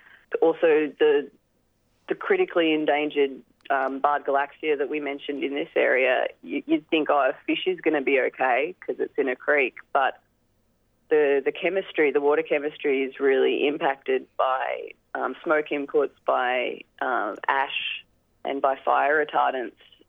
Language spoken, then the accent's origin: English; Australia; growing up in Australia, we take on a lot of myths about fire in the landscape.